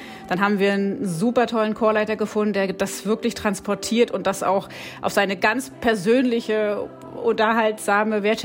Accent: Güstrow, Mecklenburg-Vorpommern, Germany; Tatsächlich komme ich ja aus Güstrow, war 20 Jahre hier, war dann 20 Jahre weg

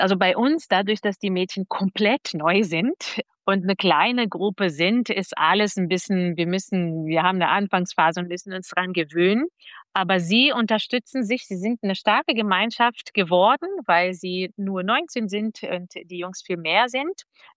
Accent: Brazil; German is a second language; also born or lived in Berlin; now in Nuremberg, Germany; Also ich habe immer in Kinderchöre gesungen, aber in Brasilien war es damals Musik nicht ein Schulfach.

